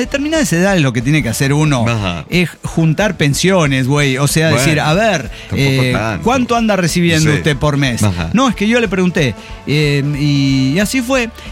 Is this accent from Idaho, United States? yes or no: yes; Boise, Idaho, United States; born there; Nací en Bois. Nunca entendí cómo se pronuncia eso.